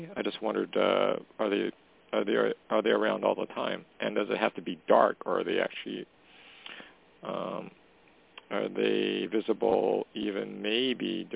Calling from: Canada; calling from Canada.

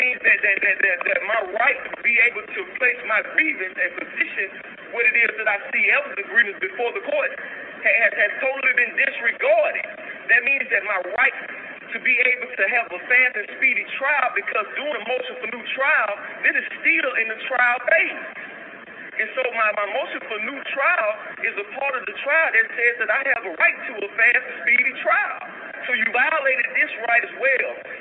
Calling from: Georgia, United States; I'm still live from Fulton County Jail, what we call Wright Street.

